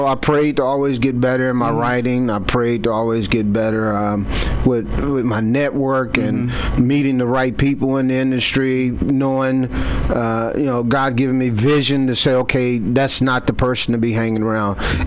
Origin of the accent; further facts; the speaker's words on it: West Virginia, United States; Yeah, yeah. I'm born and raised in West Virginia, man.